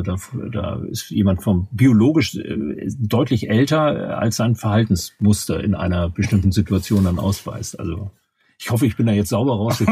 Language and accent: German; Hamburg, Germany; born there; now in Lower Saxony, Germany; stamme ich aus dem norddeutschen Raum. Ich bin in Hamburg geboren, in der Hansestadt Hamburg und wohne quasi, wenn man südlich der Elbe Hamburg verlässt, zwischen der Hamburger Landesgrenze und Buxtehude, in so einem ganz klitzekleinen Dorf mitten im Wald